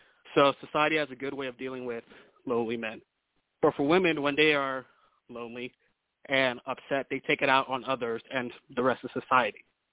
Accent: Houston, Texas, United States; I'm from Houston, like you said.

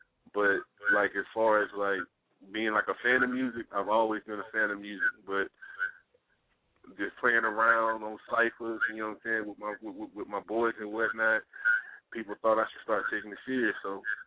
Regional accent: Florida, United States; now in California, United States; I'm originally from Florida, but military brought me out here to California, you know what I'm saying?

